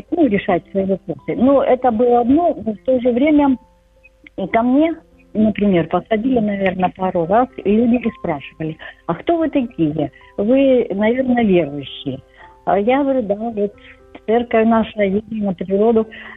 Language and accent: Ukrainian; Dnipro, Dnipropetrovsk Oblast, Ukraine; Я з України, з Дніпра.